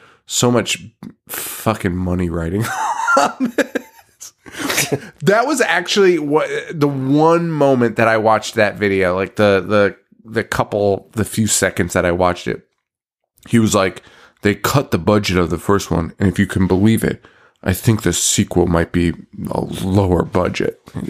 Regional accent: New England, United States; The Sopranos, we're from New England, but I'm an Irish guy.

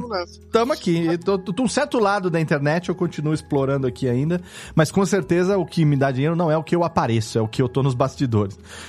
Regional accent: Serra Negra, São Paulo, Brazil; Você já esteve aqui em Serra Negra, na minha terra natal, me fazendo uma visita, passando alguns dias.

